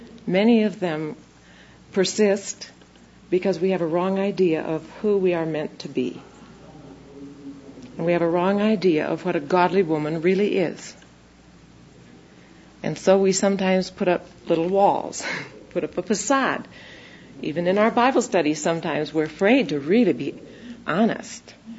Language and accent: English; Minnesota, United States; also born or lived in Iowa; I was born in Iowa and grew up in southern Minnesota, and my folks still live in Minneapolis, and it was there that I met my husband, and it just seems like home in many ways.